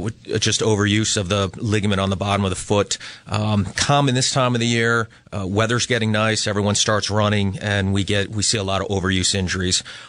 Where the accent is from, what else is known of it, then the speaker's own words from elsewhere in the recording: Massachusetts, United States; I am from here. I'm originally from Western Mass. So for me, this is coming home.